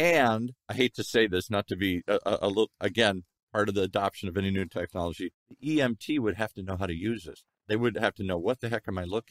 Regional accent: Ireland; Well, I'm Irish. That happens all the time.

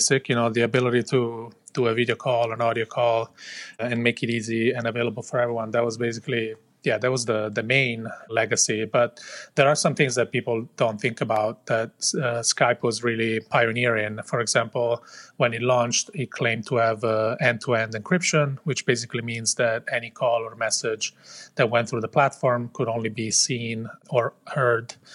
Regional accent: Italy; moved away; At the time, I was living in Spain, and I came from Italy. So I had a family in Italy, friends in Italy.

